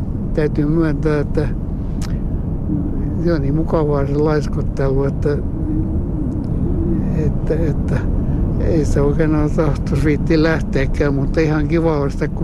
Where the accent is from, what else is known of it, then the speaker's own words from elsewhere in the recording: Ostrobothnia, Finland; accent: Ostrobothnian; now in Helsinki, Finland; niin hän ärsyntyi aina, kun mä puhun Pohjanmaan murretta, niin sitä tuli puhuttua.